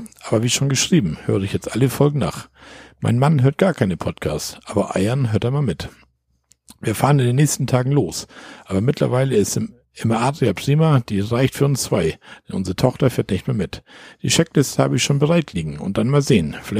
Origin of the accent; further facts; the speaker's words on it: Pfaffenhofen, Bavaria, Germany; Wir kommen aus der Ecke Pfaffenhofen, Ingolstadt.